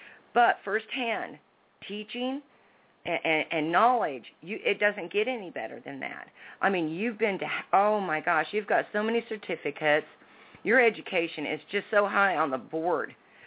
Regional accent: Iowa, United States; Even though I was raised in Iowa, it's the difference.

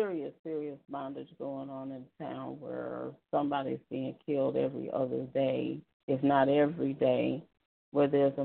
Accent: Detroit, Michigan, United States; also born or lived in Denver; And I was born in Denver, grew up in Detroit, big metropolis, Detroit.

